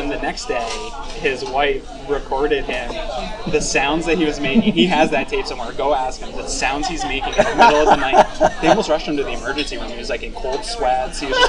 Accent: New England, United States; growing up in Patriots country, I didn't know, I knew maybe two or three Bills fans

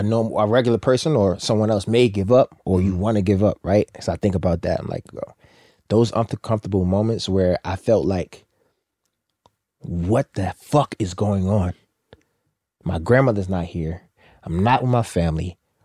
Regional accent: Baltimore, Maryland, United States; accent: Baltimore; moved away; also born or lived in New Jersey; When I first moved up there, because you know my accent not as heavy as it used to be, but Baltimore accent heavy.

